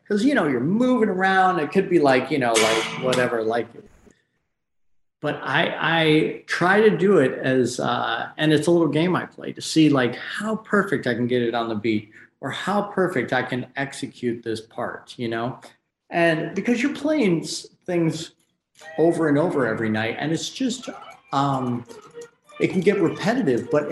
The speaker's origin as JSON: {"language": "English", "region": "Michigan", "country": "United States", "tie": "born or raised there", "moved": "as an adult", "lives_now": "Los Angeles, United States", "said": "Right. Yeah. And I left that like right when I turned 18. So I've been out here for 1,000 years, it seems like."}